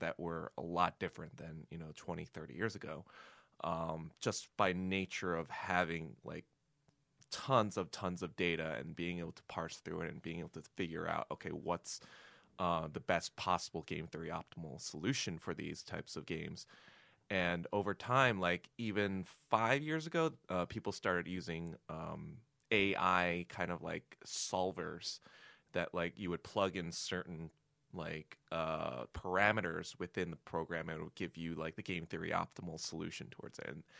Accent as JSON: {"language": "English", "town": "Hartsdale", "region": "New York", "country": "United States", "tie": "born or raised there", "also_born_or_lived": "Yonkers", "said": "So I lived there for a little bit, and then I moved to a town called Hartsdale. But really, I was like in the Ardsley School District."}